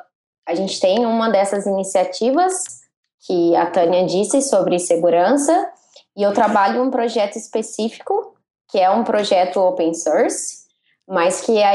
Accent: Minas Gerais, Brazil; accent: southern Minas Gerais; Na Universidade Federal de Alfenas, no sul de Minas. Também, então tenho sotaque um pouco do sul de Minas.

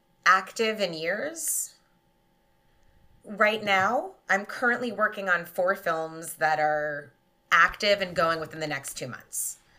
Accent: New York, United States; I live in New York. I'm from New York.

